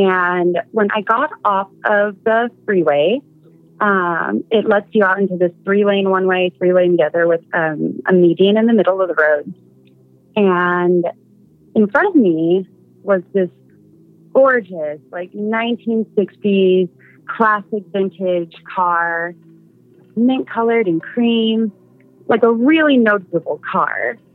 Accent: Seattle, Washington, United States; I'm from Seattle.

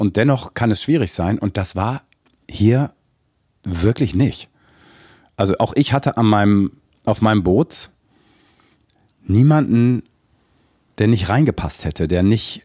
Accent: Detmold, North Rhine-Westphalia, Germany; nicht als der alte Typ aus Detmold, sind ja dann viele Freunde noch aus meiner Heimatstadt

